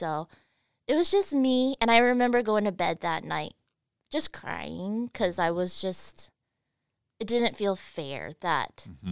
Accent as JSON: {"language": "English", "region": "Colorado", "country": "United States", "tie": "born or raised there", "said": "You know, it was interesting because my family, we moved around a lot."}